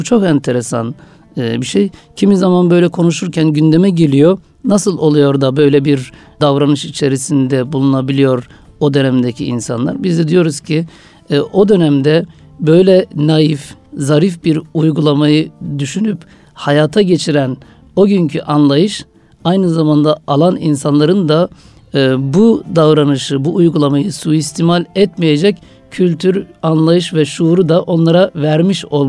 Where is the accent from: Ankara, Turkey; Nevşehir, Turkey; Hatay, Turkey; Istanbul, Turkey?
Istanbul, Turkey; 1974 İstanbul doğumluyum. Aslen Sivaslıyım. Doğuma büyüme Üsküdarlıyım.